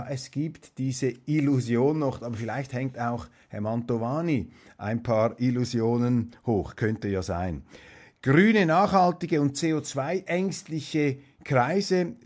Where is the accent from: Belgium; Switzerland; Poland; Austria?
Switzerland; Wir sagen bei Weltwoche Daily, hören wir doch auf als Schweizer. Wir haben ja sowieso keine Vorstellung davon, was es heißt, so ein großes Land zu führen.